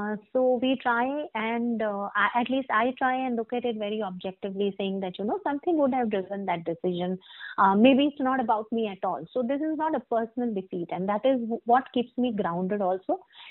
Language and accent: English; India; And as an Indian girl and someone who's been raised in a very conservative society, boundaries are never taught to you.